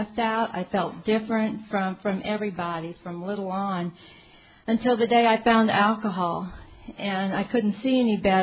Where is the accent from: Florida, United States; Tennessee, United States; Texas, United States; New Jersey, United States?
Texas, United States; San Antonio; I'm an alcoholic. And like you said, I'm from San Antonio